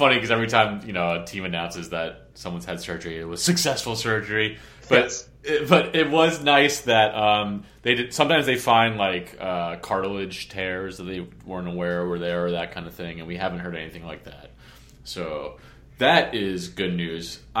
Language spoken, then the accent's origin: English; New Jersey, United States; I do wonder about that, because I grew up in Jersey, but my whole family's from Strong Island.